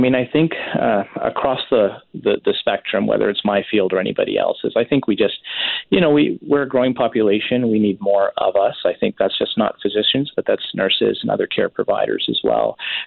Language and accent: English; Richmond, British Columbia, Canada; I grew up in Vancouver, in fact, Richmond specifically. My parents live in Surrey